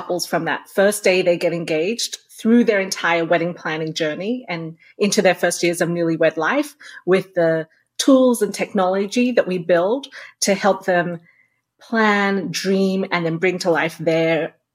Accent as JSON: {"language": "English", "country": "Australia", "tie": "born or raised there", "said": "You're growing up in Australia. It's a very remote country in that it's literally on the other side of the world."}